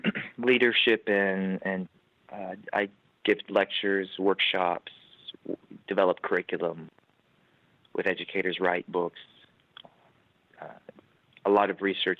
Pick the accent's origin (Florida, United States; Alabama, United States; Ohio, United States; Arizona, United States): Alabama, United States; I grew up in Alabama. And my mother's Korean. My father's half white, half black.